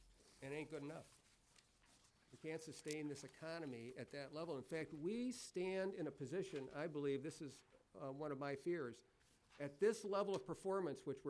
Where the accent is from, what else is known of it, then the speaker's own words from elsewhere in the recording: Faribault, Minnesota, United States; My dad's generation, we're from Faribault, Minnesota.